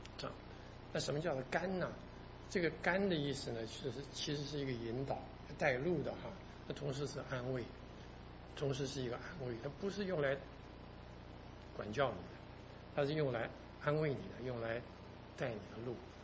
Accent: Taiwan; 我是台湾长大

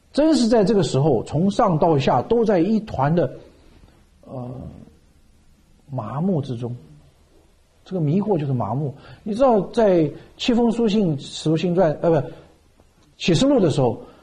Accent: Shanghai, China; accent: Shanghainese; 这是我们上海话的一句话，

